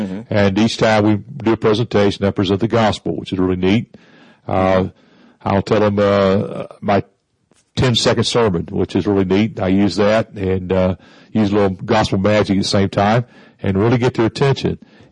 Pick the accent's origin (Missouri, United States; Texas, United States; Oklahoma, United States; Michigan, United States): Oklahoma, United States; Well, I was born and raised in Oklahoma, and always been fascinated with cowboys and horses and all that.